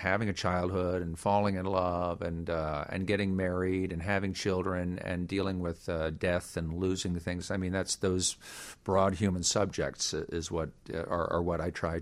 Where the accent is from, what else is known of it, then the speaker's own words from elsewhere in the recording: Virginia, United States; also born or lived in Pennsylvania / North Carolina; Yeah, I grew up in, I was born in Pennsylvania, but I mainly grew up in Virginia, North Carolina, and we moved around a lot to little towns.